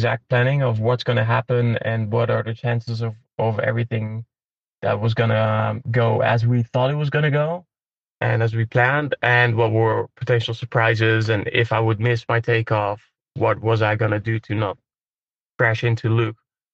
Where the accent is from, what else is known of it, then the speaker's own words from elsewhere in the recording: Netherlands; English is a second language; First of all, we wanted to do it in the Netherlands, in my home country